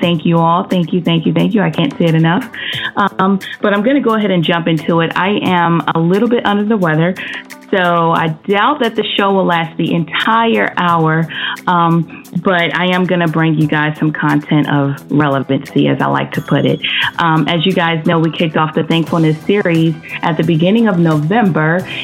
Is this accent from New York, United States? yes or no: no; North Carolina, United States; also born or lived in Maryland; I grew up in Maryland for like the first, I don't know, 10 years of my life, and a lot of stuff transpired in Maryland. In Maryland, once we moved from there, we moved back to North Carolina, and essentially I graduated from high school